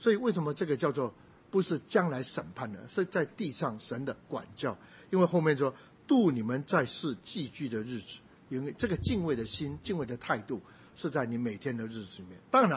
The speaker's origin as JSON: {"language": "Chinese", "country": "Taiwan", "first_language": "Taiwanese Hokkien", "second_language": "Chinese", "said": "那时候我最先学会的是学会台语，以前我还会讲台语，不过现在都忘光了，也听不懂。国语还学得比较慢"}